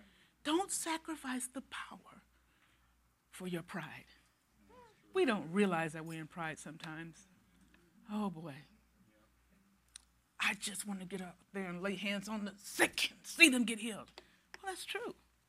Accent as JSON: {"language": "English", "town": "Milwaukee", "region": "Wisconsin", "country": "United States", "said": "I went to Milwaukee a couple weeks ago. I am from Milwaukee."}